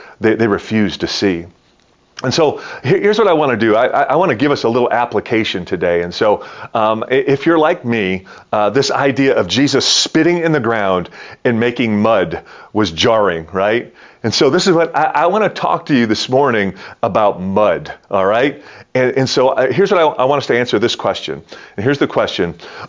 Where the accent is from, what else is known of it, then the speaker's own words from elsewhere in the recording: Detroit, Michigan, United States; it was going to crescendo in 1987 at Joe Louis Arena. It's my hometown